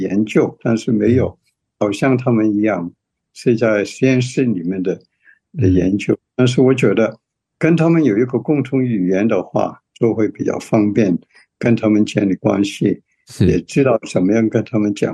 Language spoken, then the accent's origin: Chinese; Hong Kong; now in United States; 其实我是在香港长大的。然后我来美国在普林斯顿念本科。